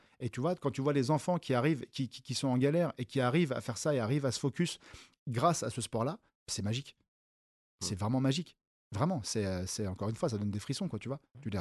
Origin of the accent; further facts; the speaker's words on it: Paris, Île-de-France, France; j'ai passé mon enfance à Bercy tout le temps.